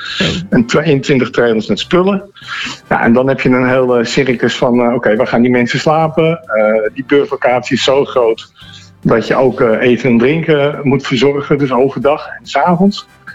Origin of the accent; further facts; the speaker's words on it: Heiloo, North Holland, Netherlands; En ik kwam uit Heiloo.